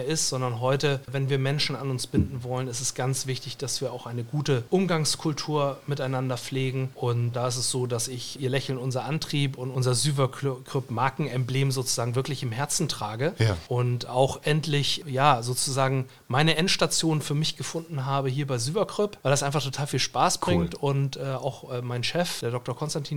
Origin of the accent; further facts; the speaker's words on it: Schleswig-Holstein, Germany; bin ich als Schleswig-Holsteiner endlich wieder im Heimatbundesland.